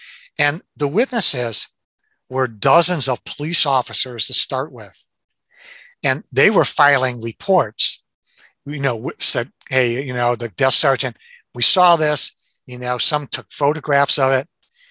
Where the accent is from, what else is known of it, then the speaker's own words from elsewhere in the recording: Detroit, Michigan, United States; Because I was born and raised in Detroit.